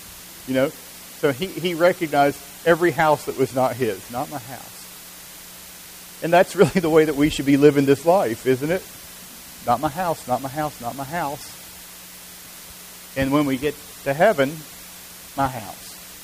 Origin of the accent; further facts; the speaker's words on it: Alabama, United States; I introduce myself, I say, "I'm from Alabama," and they say, "I know."